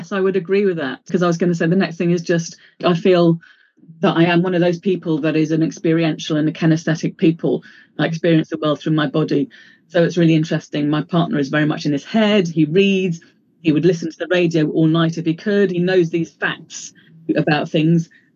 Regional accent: Ireland; now in England; I'm an Irish person in England. And when I go back to Ireland, there's a sense of fitting in a way.

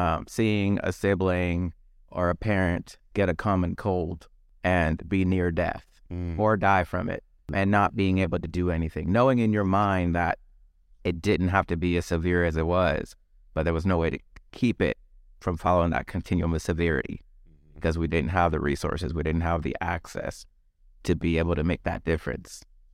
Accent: Liberia; I'm originally from West Africa. The country is called Liberia. And I actually was born during the Liberian Civil War. And so all of my childhood was spent living in a third world country that was going through a civil war.

